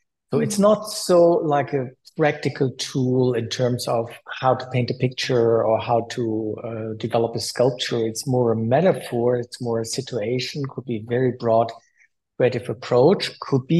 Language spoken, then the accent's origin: English; Münster, North Rhine-Westphalia, Germany; I attended an art school, an art academy in Münster, my hometown.